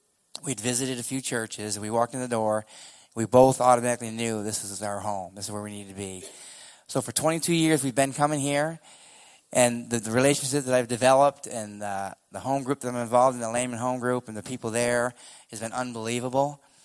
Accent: New York, United States; I'm from New York. I work at JMU in my 24th year.

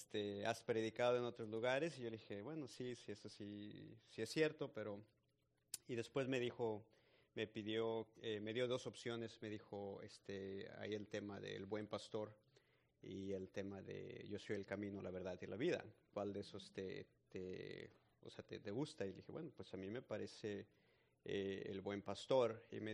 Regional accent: Monterrey, Nuevo León, Mexico; yo vivo en Monterrey, yo crecí en Monterrey toda mi vida, que es una ciudad en el norte de México. Y pues es una ciudad como cualquier otra en Latinoamérica, tenemos metro, tenemos tráfico, delincuencia, todo.

